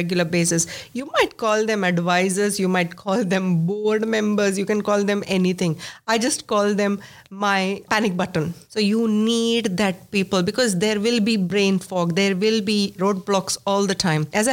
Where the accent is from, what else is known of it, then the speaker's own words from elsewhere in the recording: India; now in Australia; you know, I'm a migrant. I moved to Australia from India.